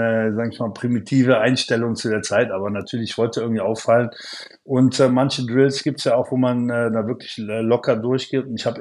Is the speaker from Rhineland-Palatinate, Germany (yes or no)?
no; Cologne, North Rhine-Westphalia, Germany; born or raised there